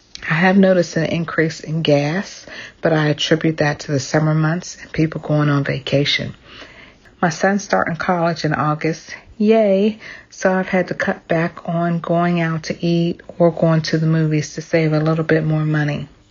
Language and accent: English; Short Pump, Virginia, United States; I'm from Short Pump, Virginia.